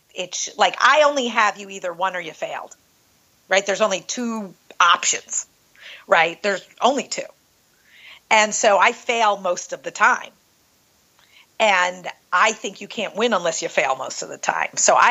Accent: New York, United States; So I am a funny little barely 5'4", New York Jew. I think he can hear it, right? I can't rub that off on me.

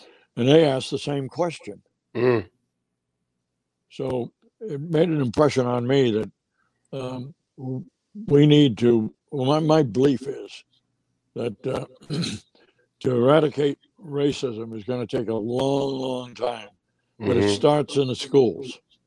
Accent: Vermont, United States; And I'm from Vermont. I was teaching in a high school in Vermont.

